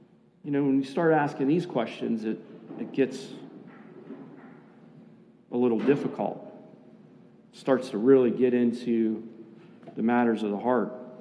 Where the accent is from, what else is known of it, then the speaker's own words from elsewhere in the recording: United States; Yeah, I love being an American. I fought in Iraq. I'm a United States Marine.